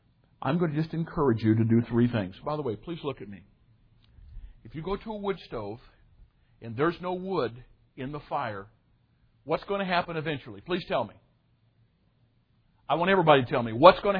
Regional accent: United States; I grew up on the Mississippi River.

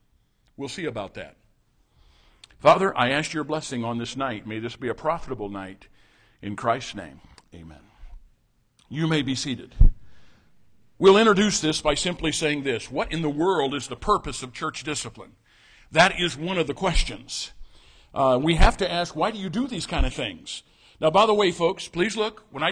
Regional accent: Rosedale, United States; Terry Greenwood was from Kane. I was from Rosedale area.

